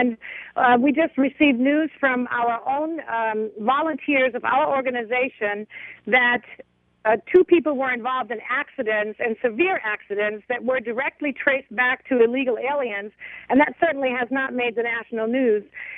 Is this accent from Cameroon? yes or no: no; Germany; now in United States; I was born and raised in Germany. In Germany, you cannot own a gun.